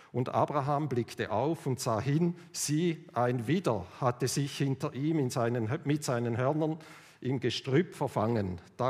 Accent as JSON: {"language": "German", "country": "Switzerland", "said": "Also Gebirge als Schweizer, gell? Ein paar Hügel."}